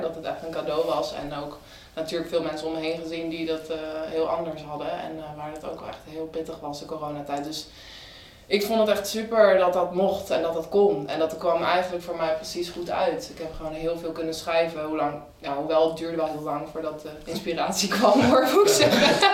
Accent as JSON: {"language": "Dutch", "town": "Nijmegen", "region": "Gelderland", "country": "Netherlands", "said": "Ik kom uit Nijmegen en daar was wel echt een muzikaal milieu."}